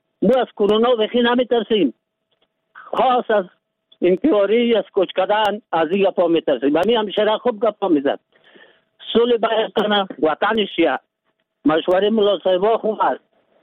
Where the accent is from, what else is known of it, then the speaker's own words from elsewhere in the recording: Afghanistan; من از افغانستانم